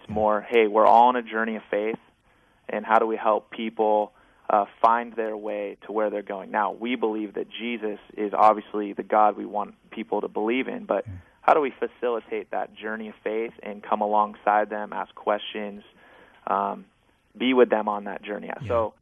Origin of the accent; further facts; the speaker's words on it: Bellevue, Washington, United States; I'm originally from Bellevue, so I'm back in the Northwest.